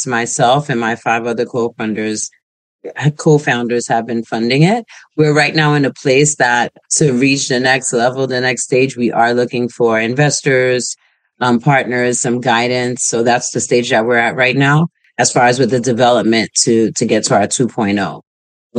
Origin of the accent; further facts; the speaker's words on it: United States; born there; I'm first generation Haitian. Okay. So I was born in America. So I speak Creole, but I speak English.